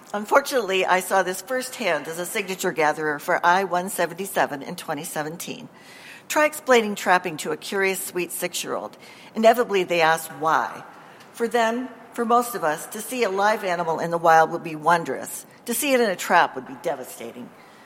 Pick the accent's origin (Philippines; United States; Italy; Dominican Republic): United States; Florence, Montana; I'm from Florence.